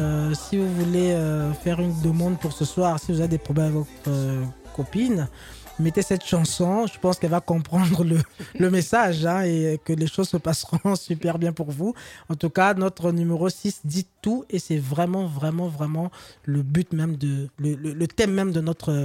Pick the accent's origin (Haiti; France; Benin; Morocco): France; Paris, Île-de-France; Je vais regarder parce que je suis parisien